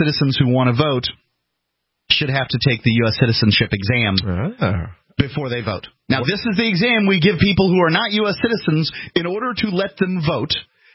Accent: the South, United States; Right, and I'm from the South, indeed.

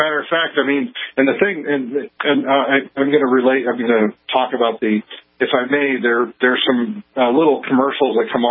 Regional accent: California, United States; now in Wyoming, United States; I'm from California, but I live in Wyoming now.

